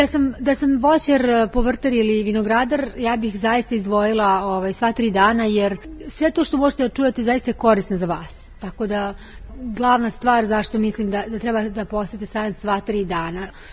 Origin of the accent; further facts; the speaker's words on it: Serbia; I to je negde i cilj da mi kao Srbi izvozimo gotove proizvode, jer ćemo više zaraditi, mislim, to je neminovno.